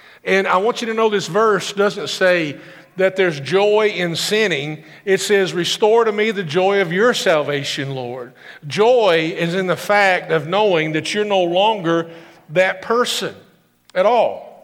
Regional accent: Summersville, United States; And he goes, you grew up in Greene County? I said, I grew up in Summersville.

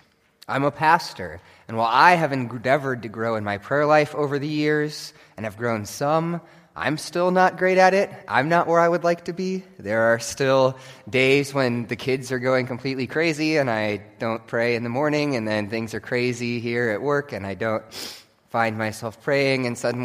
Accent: Nebraska, United States; it is not because of corn, because I am from Nebraska

